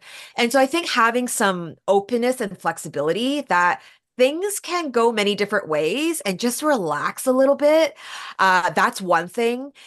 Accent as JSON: {"language": "English", "town": "Vancouver", "region": "British Columbia", "country": "Canada", "tie": "born or raised there", "also_born_or_lived": "New York", "said": "And yeah, I moved back here to my hometown of Vancouver and it's been great."}